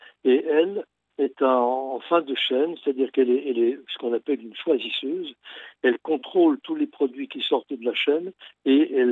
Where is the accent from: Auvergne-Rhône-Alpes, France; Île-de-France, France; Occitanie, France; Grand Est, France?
Grand Est, France; Toujours dans les Vosges, dans mon village natal